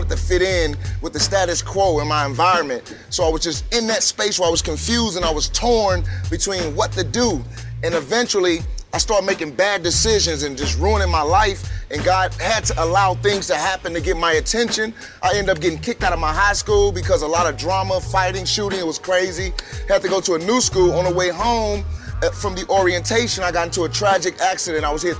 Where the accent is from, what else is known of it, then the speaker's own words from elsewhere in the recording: St. Louis, Missouri, United States; Man, I'm from St. Louis, Missouri. I grew up in the hood, influenced by hip-hop culture, rap music.